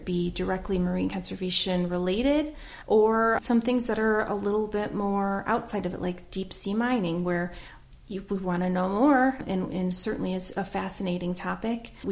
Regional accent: Midwest, United States; I grew up in the Midwest, and I actually didn't ever see the ocean until I was 20.

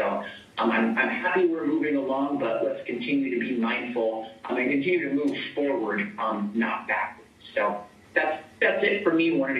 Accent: California, United States; I'm originally from California. I'm not very comfortable driving in that kind of stuff

